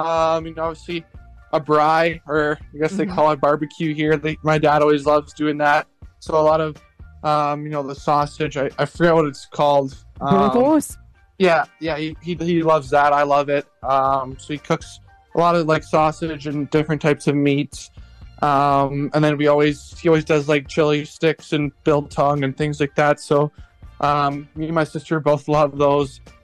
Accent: Calgary, Alberta, Canada; I think growing up in Calgary, I was pretty fortunate to go to a couple Flames games

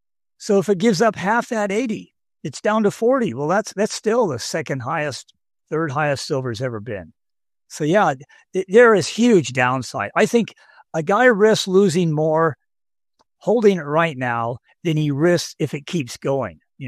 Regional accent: Idaho, United States; And hey, I'm from Idaho. I'm not exactly a fan of Texas

